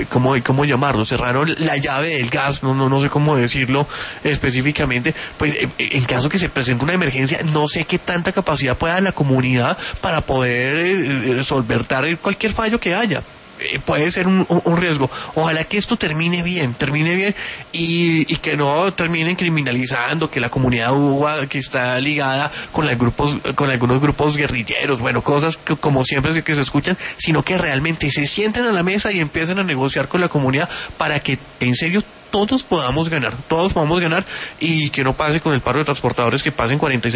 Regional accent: Colombia; Esperemos que todos como colombianos ganemos

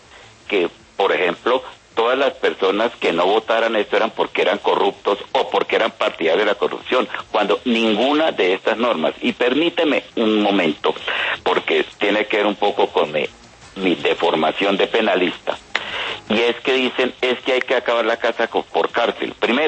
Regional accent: Chaparral, Tolima, Colombia; eso sí me traslada a mi infancia, adolescencia en Chaparral

